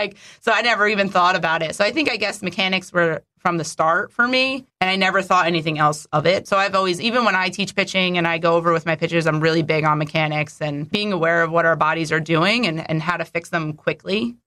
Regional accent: New Jersey, United States; I'm from North Jersey. My parents are from New York City.

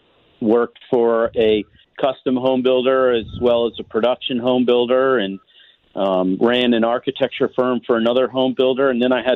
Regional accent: Connecticut, United States; now in St. Louis, United States; I grew up in Connecticut and have actually been in St. Louis now for over 30 years. So longer in St. Louis than I lived in Connecticut.

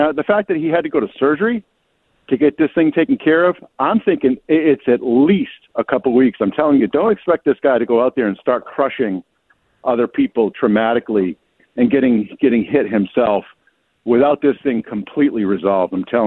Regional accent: Maine, United States; I'm not just … from Maine. I'm … from Maine

